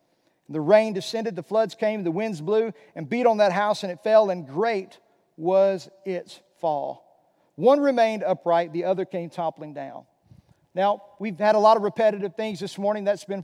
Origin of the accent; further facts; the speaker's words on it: Magnolia, Arkansas, United States; When I was about 20 years old in my hometown, in Magnolia, Arkansas.